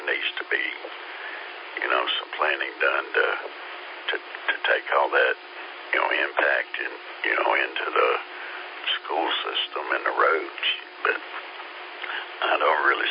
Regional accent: West Columbia, South Carolina, United States; I grew up in Lexington, West Columbia, and when I was a kid, my dad could have bought lots down there on the lake for $100 a piece.

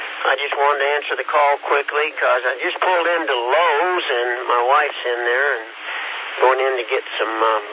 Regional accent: Kansas, United States; moved away; I'm originally from Kansas. Been down here going on 10 years.

